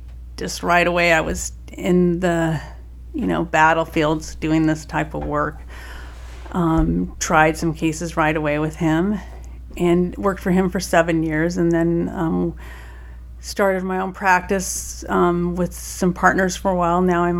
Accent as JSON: {"language": "English", "town": "Boulder", "region": "Colorado", "country": "United States", "tie": "born or raised there", "said": "Well, I grew up in Boulder, Colorado, family of lawyers."}